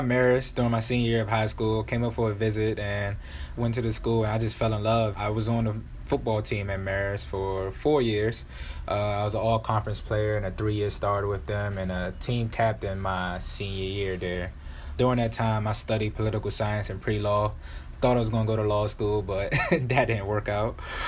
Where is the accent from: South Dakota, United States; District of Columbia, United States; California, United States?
District of Columbia, United States; Washington; now in New York, United States; I am originally from Washington, D.C., currently reside in Harlem, New York right now.